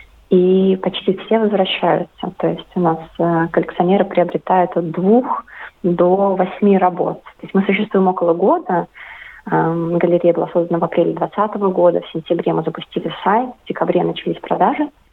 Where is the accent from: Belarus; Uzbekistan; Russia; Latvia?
Russia; now in Sydney, Australia; 10 лет назад я уехала из России, пожила немножко в Европе, в Азии, и переехала в Сидней в феврале 2021 года.